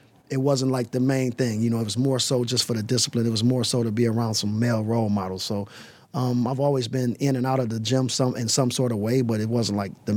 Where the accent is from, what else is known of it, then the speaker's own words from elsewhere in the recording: Detroit, Michigan, United States; I'm from Detroit East Side. I grew up in not too far from here, but close enough. East Sider my whole life, pretty much.